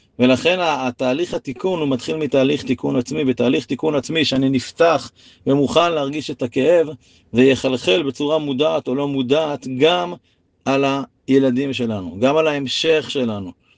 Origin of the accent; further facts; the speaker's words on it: Beit Gamliel, Central District, Israel; בתור ילד בהתחלה בקיבוץ, אבל אחרי זה במושב בית גמליאל